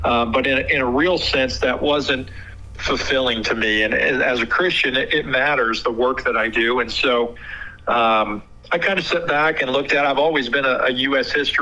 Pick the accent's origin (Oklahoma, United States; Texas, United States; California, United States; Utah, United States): Oklahoma, United States; Ponca City; I was born and raised in Ponca City, went to public school here, pre-K through 12